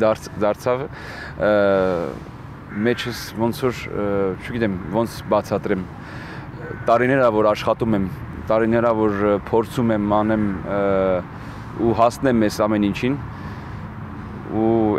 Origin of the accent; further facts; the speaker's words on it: France; ես Ֆրանսիայում եմ ծնվել, մեծացել, հայ սիրտ ունեմ, հայկական սիրտ ունեմ, այս հայկական մշակույթը միշտ եղել է իմ մեջը։